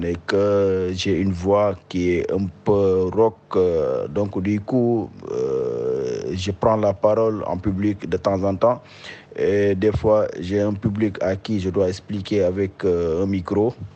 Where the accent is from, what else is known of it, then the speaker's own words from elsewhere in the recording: Senegal; je suis sénégalais